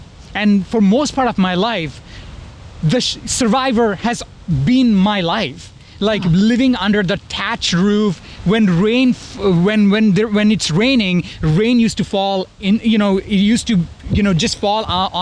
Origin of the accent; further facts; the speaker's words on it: India; moved away as an adult; now in United States; Yes. I grew up in India for 30 years.